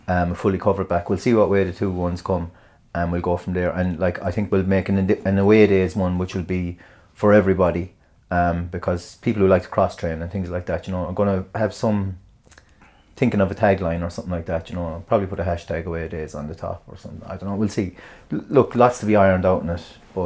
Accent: Ireland; I'm Irish, and just think of Italia 90 and you'll kind of, it'll all mesh very easy.

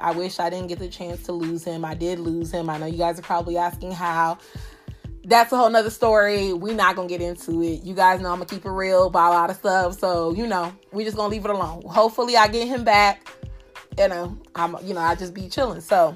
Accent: Miami, Florida, United States; I'm from Miami.

